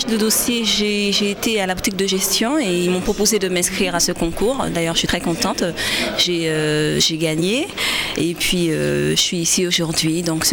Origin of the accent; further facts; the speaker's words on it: Martinique; je viens de la Martinique et je fais la coiffure à domicile.